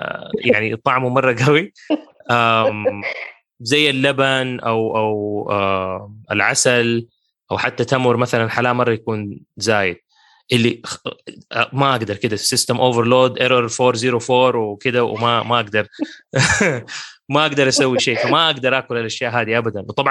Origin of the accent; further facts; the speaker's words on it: Mecca, Makkah Province, Saudi Arabia; إحنا أنا من مكة وما أكل فلفل